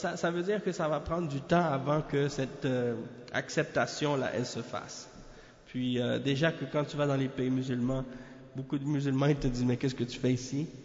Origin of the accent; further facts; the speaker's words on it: Canada; born there; parce que je suis né au Canada ou des choses de ce genre